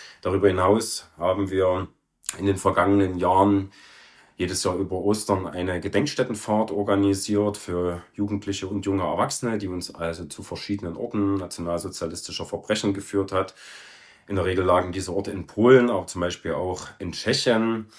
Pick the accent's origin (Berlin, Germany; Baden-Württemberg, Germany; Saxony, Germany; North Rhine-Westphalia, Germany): Saxony, Germany; Ich bin 40 Jahre alt. Ich bin in einer Kleinstadt in der Nähe von Chemnitz aufgewachsen und wohne mittlerweile wieder im Erzgebirge in der Nähe von Stolberg.